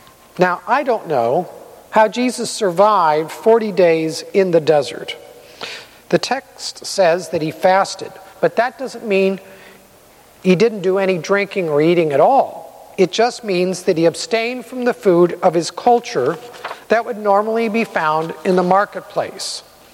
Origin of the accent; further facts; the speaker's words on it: California, United States; I grew up in California. I like the dryness.